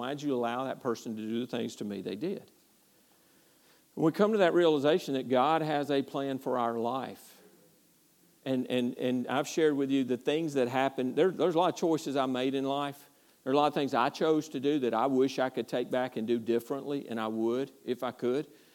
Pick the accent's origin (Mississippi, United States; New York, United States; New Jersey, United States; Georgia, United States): Georgia, United States; born there; I was born in Georgia, outside of Athens, Georgia.